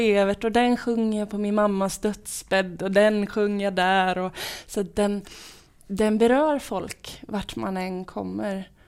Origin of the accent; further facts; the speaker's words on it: Varberg, Halland County, Sweden; jag är uppvuxen i Halland också, i Varberg, och där är det mer slätt och sandigt och så.